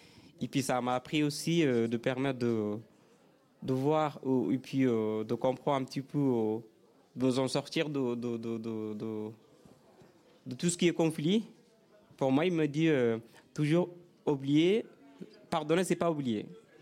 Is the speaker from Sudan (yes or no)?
yes; Sudan; French is a second language; ma langue maternelle, c'est en fait le langage qui se situe en ethnique, qui se situe au Soudan